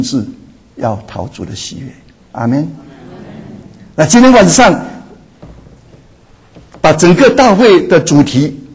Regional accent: Taiwan; born there; 想想我出生的地方台湾，

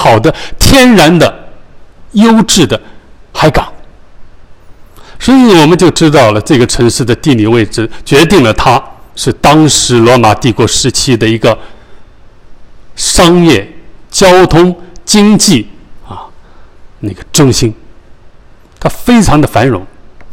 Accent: Zhoushan, Zhejiang, China; 我的家乡是在舟山，大家知道如果知道的舟山呢是浙江在浙江它非常有名的是海鲜

